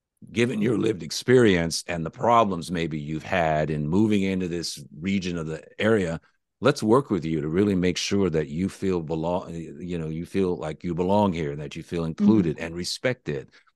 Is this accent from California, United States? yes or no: yes; Los Angeles, California, United States; also born or lived in Honolulu; now in Seattle, United States; And originally I'm from Los Angeles, and I moved up to Seattle in 1988, and pretty much have been here the entire time, except for a five-year period when my wife and I lived in Honolulu